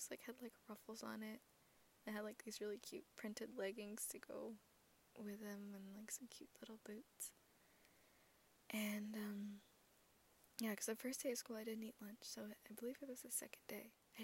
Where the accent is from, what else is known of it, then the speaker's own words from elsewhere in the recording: East Coast, United States; I grew up in a few different states on the East Coast. And the first time we moved up there, we moved from the South.